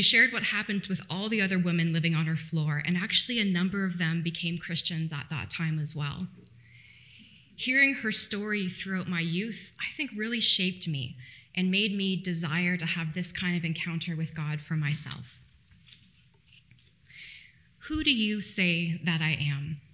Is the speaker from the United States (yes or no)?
no; Ontario, Canada; now in Vancouver, Canada; So, as most of you know, I'm not from BC originally. I grew up in Ontario, and although I love Vancouver with the mountains and the ocean, one thing I really miss about Ontario is the summer thunderstorms